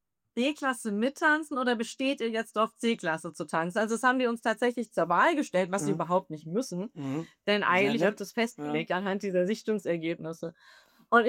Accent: North Rhine-Westphalia, Germany; Ich bin bei Aachen aufgewachsen.

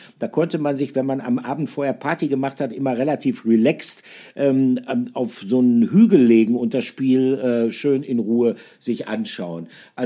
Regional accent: Bielefeld, North Rhine-Westphalia, Germany; Ich komme aus Bielefeld, ich bin Ostwestfale.

